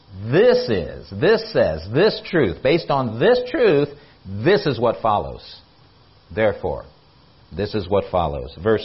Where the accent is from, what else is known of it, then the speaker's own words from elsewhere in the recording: United States; I'm just picking on America because I'm an American citizen. This is where I live.